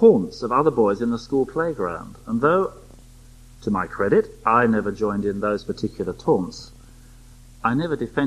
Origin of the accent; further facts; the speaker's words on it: London, United Kingdom; I grew up in the East End of London. At that time, it was still a predominantly white place to live.